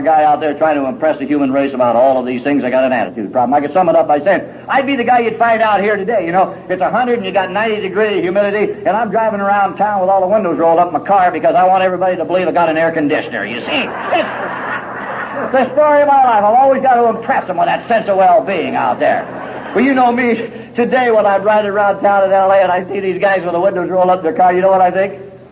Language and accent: English; Los Angeles, California, United States; born or raised there